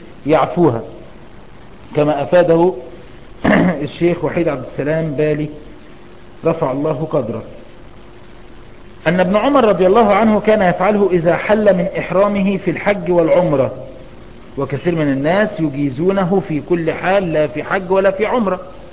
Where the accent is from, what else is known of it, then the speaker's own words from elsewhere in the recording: Egypt; زي عندنا في مصر الحمد لله